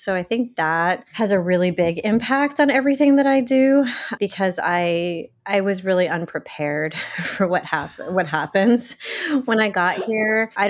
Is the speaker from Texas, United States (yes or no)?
no; Rhode Island, United States; now in Brooklyn, United States; I live in Brooklyn, New York. But I grew up in Rhode Island.